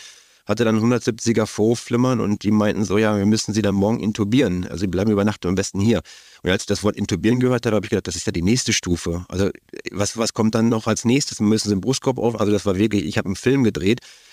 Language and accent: German; Beelen, North Rhine-Westphalia, Germany; Wir sind in der Kindheit groß geworden in Beelen, in der Nähe von Warendorf.